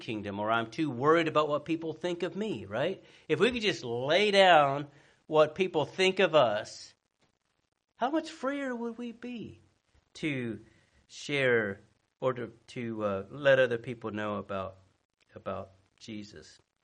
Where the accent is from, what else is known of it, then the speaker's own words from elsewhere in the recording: Blountstown, Florida, United States; I grew up in Bluntstown, and we waved at everybody.